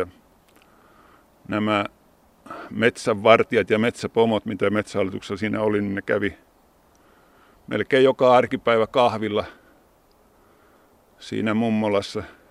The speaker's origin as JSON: {"language": "Finnish", "town": "Jämsä", "region": "Central Finland", "country": "Finland", "tie": "born or raised there", "said": "mä vietin lapsuuteni Jämsän Vekkulan kylässä Oksmäki-nimissä talossa. Se oli entinen metsähallituksen torppa ja siellä asui hakkuumiehiä jatkuvasti."}